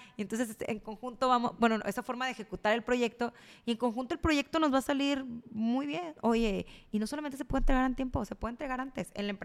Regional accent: Mexico; soy la primera mexicana en tener esa certificación.

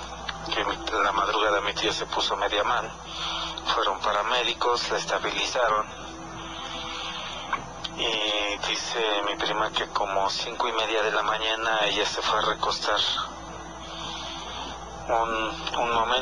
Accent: Real del Monte, Hidalgo, Mexico; de Real del Monte.

